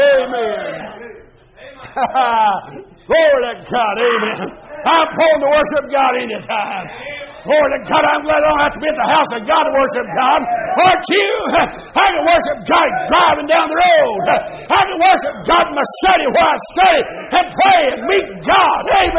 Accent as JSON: {"language": "English", "town": "Asheville", "region": "North Carolina", "country": "United States", "said": "I'm from Asheville, or Barnesville, north of Asheville."}